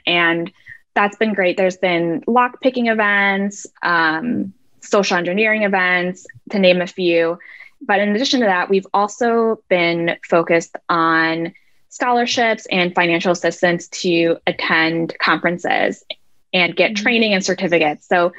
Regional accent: Midwest, United States; I'm from the Midwest where, you know, at the time I went to law school, there wasn't a lot of privacy in the field.

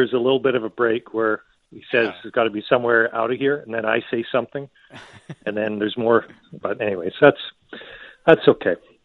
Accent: Scotland, United Kingdom; being Scottish

